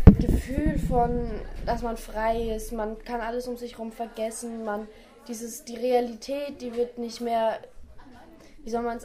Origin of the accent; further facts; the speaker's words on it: Berlin, Germany; ich komme aus Berlin-Kreuzberg und ich war früher mal drogenabhängig.